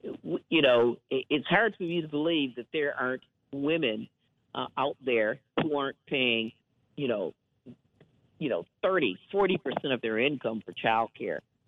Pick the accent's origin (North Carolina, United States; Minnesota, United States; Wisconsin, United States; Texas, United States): Wisconsin, United States; You know, I hail from Wisconsin, and of course, I grew up in a culture of clean air and clean water